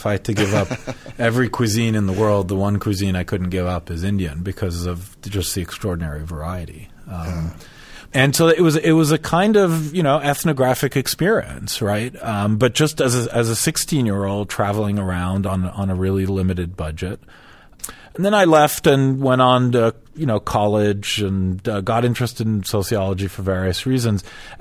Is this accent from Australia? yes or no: no; Switzerland; moved away; also born or lived in France; I'm originally from Switzerland, and at the time we were living in France, so I'd grown up in the West